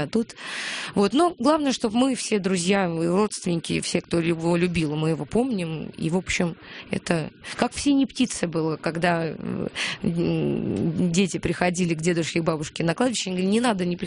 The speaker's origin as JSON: {"language": "Russian", "region": "Moscow", "country": "Russia", "said": "Вообще, да, я москвичка. Я люблю очень Москву."}